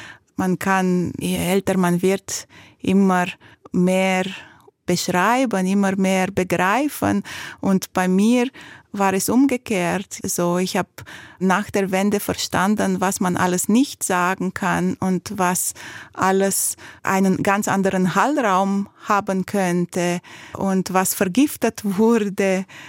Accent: Bucharest, Romania; Ich bin im Regierungsquartier aufgewachsen, vis-à-vis der Oper, weil mein Urgroßvater Bukarester Bürgermeister unter dem König gewesen ist

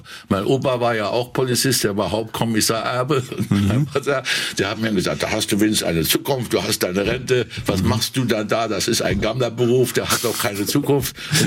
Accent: Lebach, Saarland, Germany; born there; Also ich weiß noch gut, ich konnte von Lebach, dem Ort, wo ich geboren bin, konnte ich nachts Radio Caroline hören im Kanal oben.

